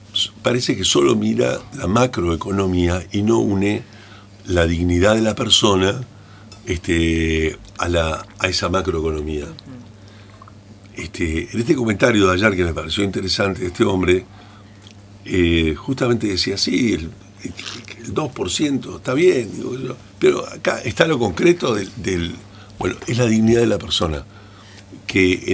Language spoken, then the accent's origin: Spanish; Argentina; Yo quiero subrayar una frase que, como argentino